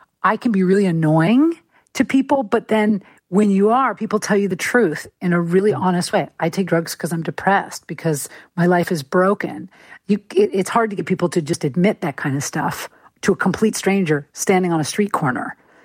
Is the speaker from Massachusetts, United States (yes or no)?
no; San Francisco, California, United States; now in Manhattan, United States; I'm from San Francisco. I live in Manhattan.